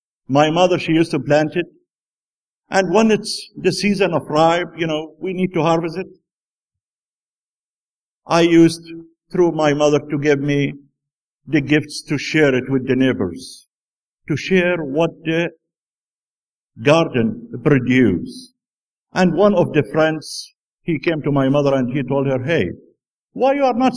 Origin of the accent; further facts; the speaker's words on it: Bethlehem, West Bank, Palestine; My wife, she is from Jerusalem, and I am from Bethlehem.